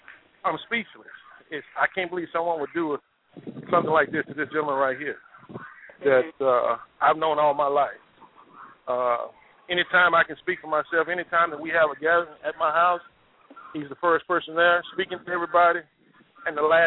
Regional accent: Paris, Texas, United States; Demetri Dixon and I are from Paris, Texas. I am from Paris, Texas.

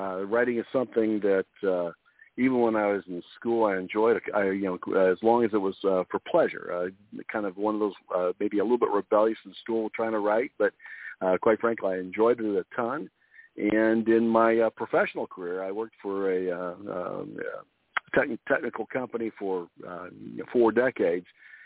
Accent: Colorado, United States; also born or lived in Syracuse, New York; now in San Diego, United States; I was actually born way back east. I was born in Syracuse, New York, but I was raised in Colorado. And I've spent the second half of my life here in Southern California, in the San Diego area.

